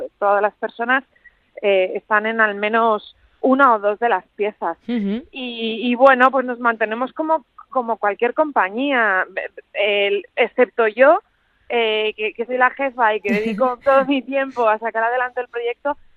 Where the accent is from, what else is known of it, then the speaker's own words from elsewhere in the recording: Valladolid, Castile and León, Spain; Yo vivía en Madrid, yo soy de Valladolid, pero me fui a estudiar a Madrid porque quería hacer teatro.